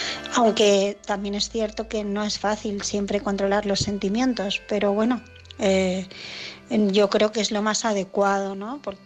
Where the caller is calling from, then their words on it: Barcelona, Catalonia, Spain; de Barcelona